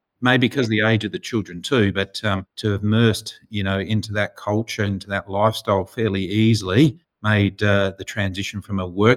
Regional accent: Perth, Western Australia, Australia; Commonwealth Bank being Sydney head office bound and I'm from Perth

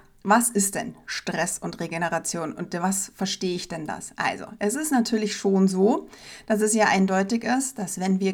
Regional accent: Bavaria, Germany; grantig, grummelig, Zwieder heißt es bei uns in Bayern.

